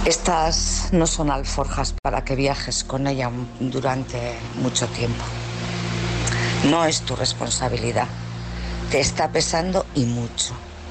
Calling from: Bilbao, Basque Country, Spain; de Bilbao.

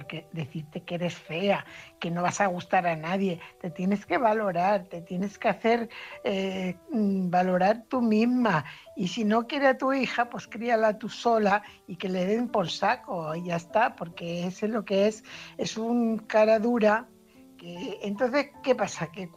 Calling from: Fuenlabrada, Community of Madrid, Spain; corresponsal de Fuenlabrada.

